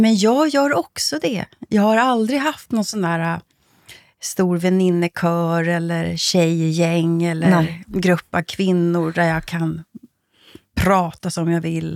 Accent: Sweden; men som svensk blir man lite vånad när man reser österöver.

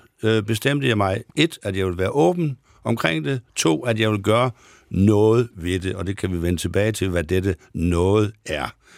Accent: Aalborg, North Denmark Region, Denmark; jeg kommer fra Aalborg-området

